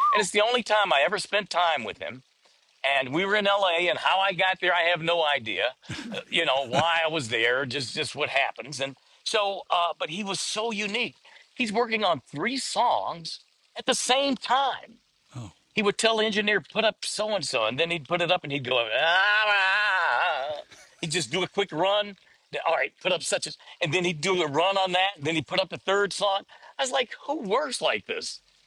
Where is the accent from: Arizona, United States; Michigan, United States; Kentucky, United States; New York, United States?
Michigan, United States; Detroit; now in Washington, United States; I remember before I even moved to D.C. when I did radio, I grew up in Detroit.